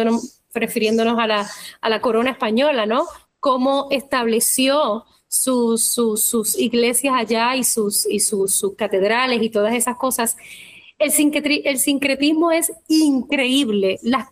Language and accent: Spanish; Mayagüez, Puerto Rico; De hecho, mi ciudad natal, Mayagüez, fue fundada por canarios anusín.